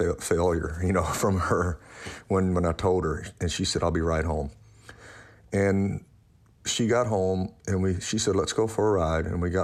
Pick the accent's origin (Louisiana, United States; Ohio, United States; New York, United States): Louisiana, United States; I grew up in Louisiana, remember, and sort of, you know, in a rural community, which was a beautiful and great community.